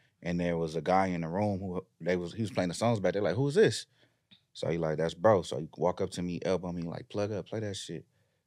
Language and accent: English; Carson, California, United States; Know, like, I'm from Carson, TDE, started in Carson. My first time on stage … pulled me out the crowd.